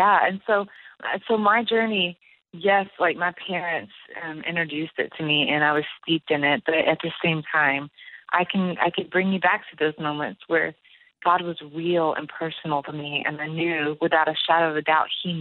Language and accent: English; Texas, United States; also born or lived in New Mexico / Miami / Mississippi; then back to Mississippi, and then back to Texas, which is where I spent most of my time growing up. So I'm a bit of a Southern girl.